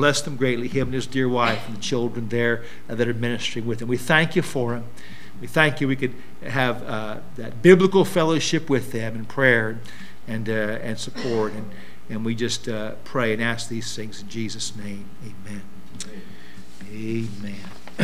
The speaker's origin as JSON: {"language": "English", "country": "United States", "lives_now": "Germany", "said": "Today, when folks here discover I'm an American"}